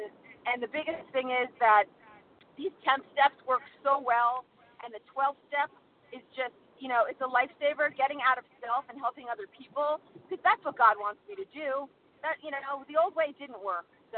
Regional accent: New Jersey, United States; I'm actually from South Jersey on a road trip to see my college boy in Pittsburgh.

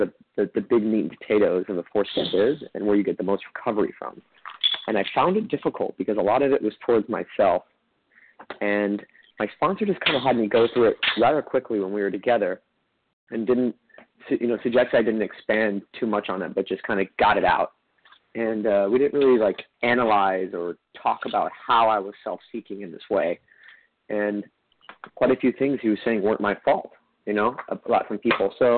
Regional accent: Los Angeles, California, United States; I'm from Los Angeles.

